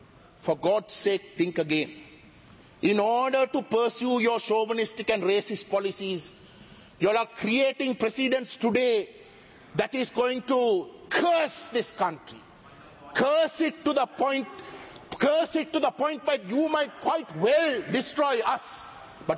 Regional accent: Colombo, Western Province, Sri Lanka; I am an individual who was born and bred in Colombo. My friends are Sinhalese. I grew up with the Sinhalese.

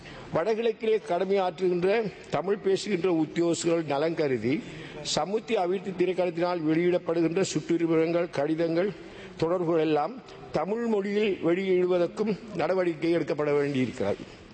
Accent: Eastern Province, Sri Lanka; நான் கிழக்கு மாநிலத்தைச் சேர்ந்தவன் என்ற அடிப்படையிலே

